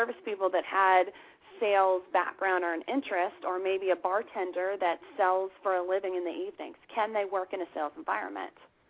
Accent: Kansas, United States; I am from Kansas, but I was the HR director for Office Max for it's kind of a regional area.

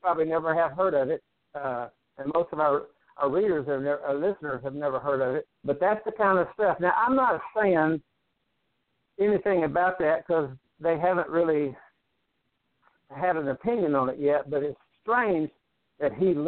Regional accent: Paris, Texas, United States; even in my hometown of Paris, Texas, we had a Muslim mayor.

